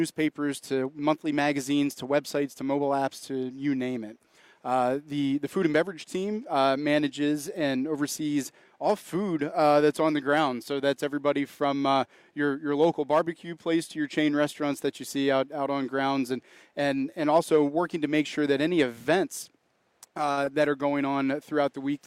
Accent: Virginia, United States; now in Wisconsin, United States; So I'm originally from Virginia. Went to school in Virginia, and then my wife is from the Green Bay area. So when we had the opportunity to make a move to Wisconsin, kind of jumped all over it.

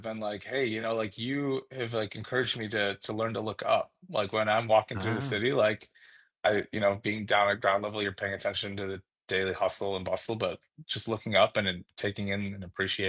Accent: Madison, Wisconsin, United States; I grew up in Madison area and I feel like everyone was like, oh, Madison, is the best city in the world.

